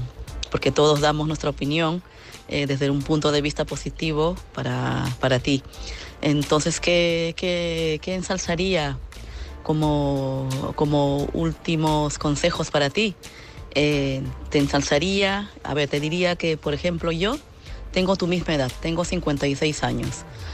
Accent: Madrid, Community of Madrid, Spain; Buenas noches … de Madrid.

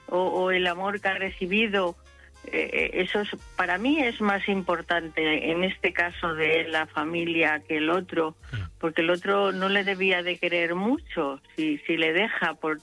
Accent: Toledo, Castilla-La Mancha, Spain; Soy de Toledo, pero amo Madrid.

